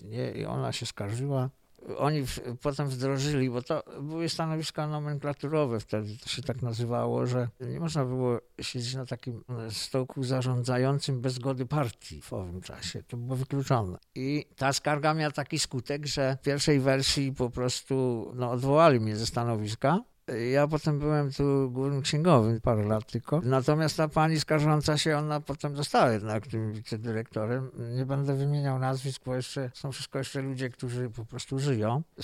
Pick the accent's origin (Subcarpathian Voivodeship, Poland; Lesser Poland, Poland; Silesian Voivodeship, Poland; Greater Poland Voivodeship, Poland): Silesian Voivodeship, Poland; Dlatego, że byłem Ślązakiem, nie dlatego, że nie miałem kwalifikacji po prostu.